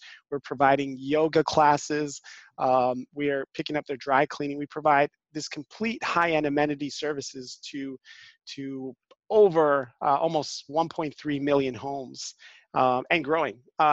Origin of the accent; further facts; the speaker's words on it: New York City, New York, United States; So I grew up in Spanish Harlem in New York City.